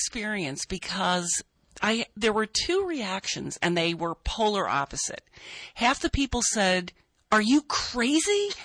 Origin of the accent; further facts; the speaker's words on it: New Jersey, United States; No, I'm originally from New Jersey, which I do bring up in the book.